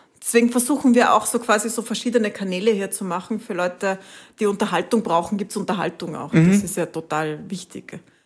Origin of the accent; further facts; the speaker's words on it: Italy; also born or lived in Spain; Bin nach Italien gefahren, wo ich aufgewachsen bin.